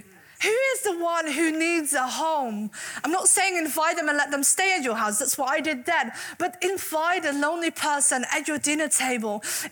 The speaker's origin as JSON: {"language": "English", "country": "Netherlands", "second_language": "English", "moved": "yes", "lives_now": "United Kingdom", "said": "I didn't know the language. I'm from the Netherlands, if you didn't know. I didn't know the language. But you know, there was a family here in England, in Lincolnshire, who loved me."}